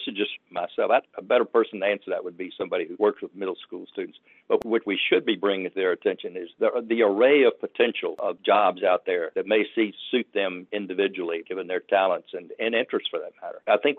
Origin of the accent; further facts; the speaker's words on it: Hopewell, Virginia, United States; I grew up in Hopewell, a business community, industry community, not too far from here.